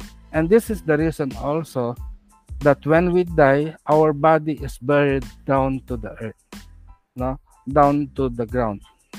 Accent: Philippines; English is a second language; So as a Filipino in general, we people might think that we are pagans or polytheists, worshiping many gods.

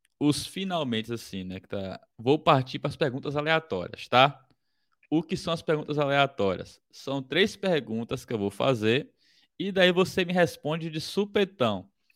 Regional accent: Bahia, Brazil; que eu sou baiano, então a pimentinha é daquele

